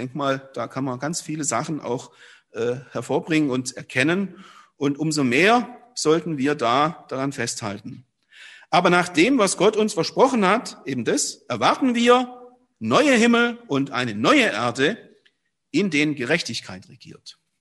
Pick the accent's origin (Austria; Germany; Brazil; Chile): Germany; Southern Germany; ich komme ja aus dem Süden Deutschlands und habe da eigentlich nie irgendwo Schwierigkeiten gehabt mit dem Glauben